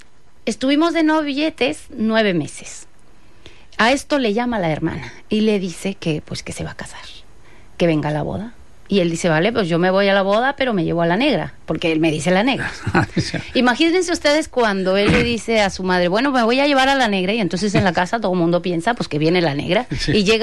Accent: Mexico; accent: Mexican; Muy mexicana. Traigo mis pendientes mexicanos, mis anillos mexicanos, mi blusa muy mexicana, mi acento muy mexicano.

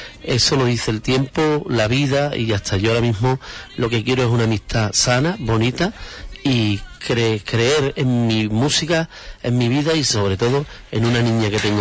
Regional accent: Huelva, Andalusia, Spain; Me quiere mucha gente en Huelva, eso es verdad. Y yo, cuando salgo en Huelva a cantar, que es mi tierra, me siento muy querido

